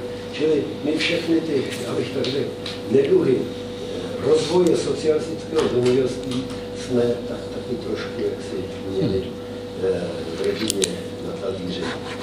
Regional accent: Prague, Czechia; born there; že jsem z toho selského rodu a že zemědělství jsem prolezlý od malička, byť jsem se narodil v Praze.

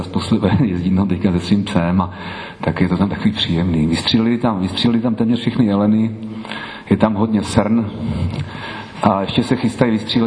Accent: Zábřeh, Olomouc Region, Czechia; pocházím ze Zábřehu na Moravě, jak už jsem říkal, táta se narodil na Kolštejně, nyní Braná, tedy v Sudetech. Já jsem od dětství v Sudetech trávil každou volnou chvíli

